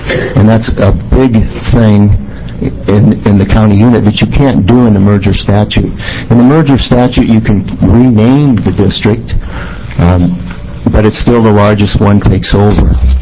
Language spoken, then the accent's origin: English; The Dalles, Oregon, United States; I'm from the Dalles, Oregon also.